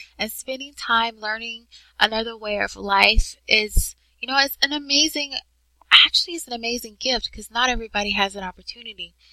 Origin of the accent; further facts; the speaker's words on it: Atlanta, Georgia, United States; And I was born and raised in Georgia. Yes, I am a Georgia peach. And I love the fact that I was born in Georgia.